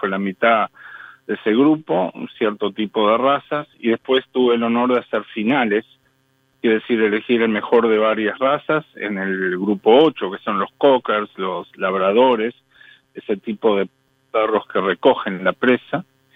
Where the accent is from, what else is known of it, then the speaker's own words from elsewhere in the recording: Uruguay; Y estaba yo como uruguayo, pero también como uruguayo judío, como uruguayo sionista y fuertemente vinculado a Israel.